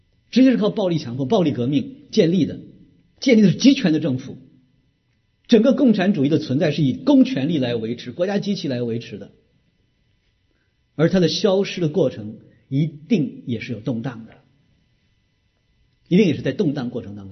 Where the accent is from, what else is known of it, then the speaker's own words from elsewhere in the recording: China; 我们在座大部分我想都是生在新中国长在红旗下，对不对？没有49年以前出生的